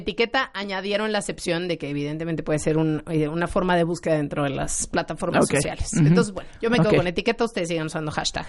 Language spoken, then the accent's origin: Spanish; Mexico; no es porque yo sea mexicana, obviamente me da mucho orgullo ser mexicana, pero las personas que somos de México somos el grupo de hispanohablantes más grande que hay